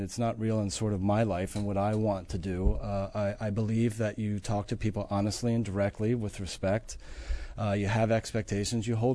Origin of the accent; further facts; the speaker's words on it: Washington, District of Columbia, United States; I'm originally from D.C.